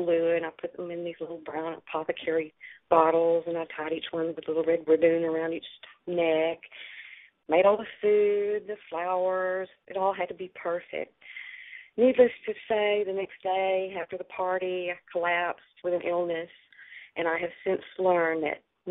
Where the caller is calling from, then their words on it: Dallas, Texas, United States; I'm calling from Dallas, Texas.